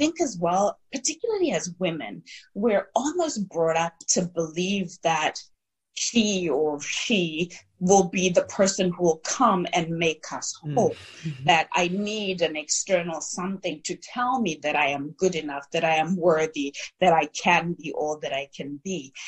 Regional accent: Zimbabwe; So I was born and raised in Zimbabwe, and I literally was born in a mud hut with no running water, no electricity.

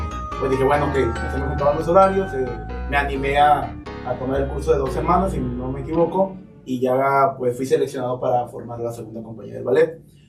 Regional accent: Colima, Mexico; somos más los de Colima que no conocemos la escuela de danza que los foráneos.

